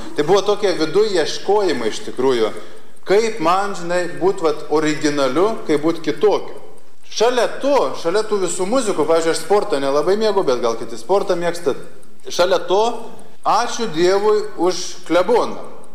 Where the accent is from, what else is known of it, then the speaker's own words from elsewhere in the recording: Šiluva, Kaunas County, Lithuania; Aš esu kilęs iš Šiluvos, iš Šiluvą